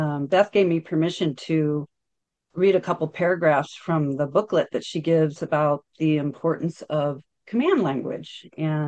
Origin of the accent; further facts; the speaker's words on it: Portland, Oregon, United States; I'm from Portland, and it's just crazy weirdness up there